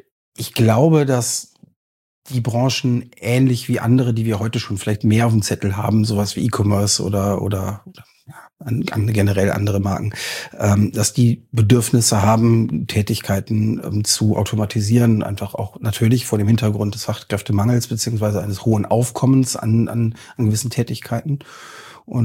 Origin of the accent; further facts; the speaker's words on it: Oerlinghausen, North Rhine-Westphalia, Germany; also born or lived in Bonn; Geboren in Bonn, Bonner Umland gelebt, bis ich 10 war und dann mit meinen Eltern nach Oerlinghausen-Lippereihe gezogen, wo ich dann im Prinzip bis nach dem Zivi auch gewohnt habe.